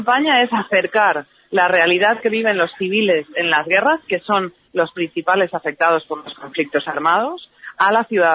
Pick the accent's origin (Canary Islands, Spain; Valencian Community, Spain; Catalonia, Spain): Valencian Community, Spain; para todos los que somos valencianos nos gusta que esta plaza tenga estas actividades